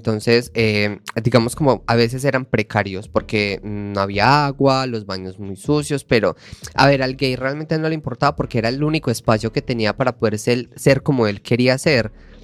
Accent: Antioquia, Colombia; accent: paisa; Que soy paisa, déjeme hablar paisa.

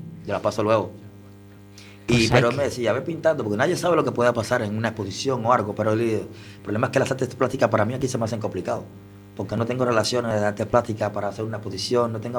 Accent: Cuba; now in Spain; Y decía, saber que esto también se ve en mi país, pero que a veces la cultura es distinta. Y a veces nosotros como cubanos pensamos que en Europa no es así.

